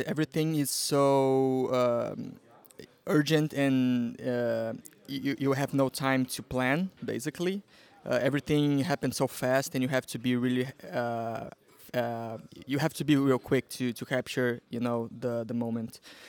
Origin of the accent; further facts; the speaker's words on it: Brazil; moved away as an adult; now in Lisbon, Portugal; So I'm from Brazil, of course. My family is Portuguese. And I moved to Portugal in like 3 years ago.